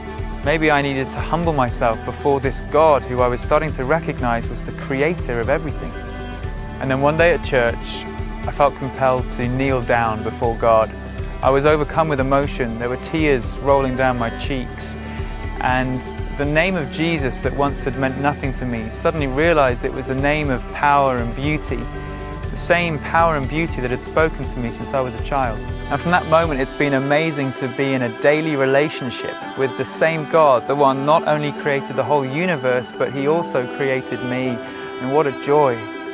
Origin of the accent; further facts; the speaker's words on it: West Midlands, United Kingdom; I grew up in Shropshire, and that meant there was no shortage of hills and valleys, countryside to explore.